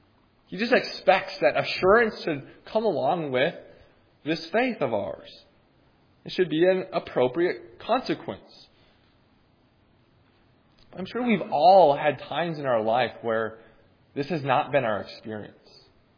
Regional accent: Minnesota, United States; I grew up in Minnesota, as I alluded to before, the land of 10,000 lakes.

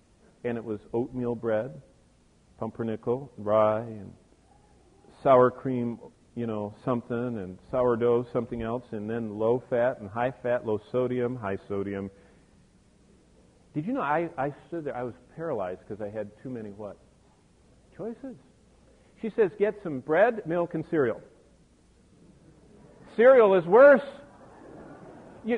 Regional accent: Lansing, Michigan, United States; I remember when I grew up in Lansing, we used to have 3 channels

